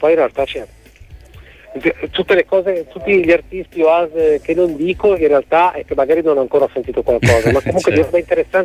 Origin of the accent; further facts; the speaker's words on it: Genoa, Liguria, Italy; L'unica cosa, io da genovese, l'unica cosa che dico